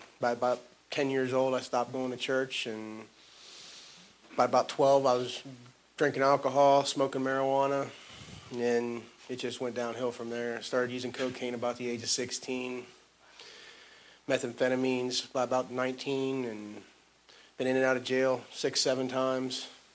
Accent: Northport, Florida, United States; I'm from Northport, Florida. I'm 27 years old

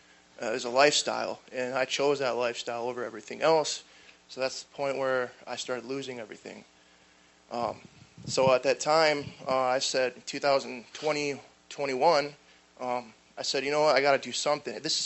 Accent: Michigan, United States; I'm from Michigan. It's crazy because there's actually four seasons up there, you know.

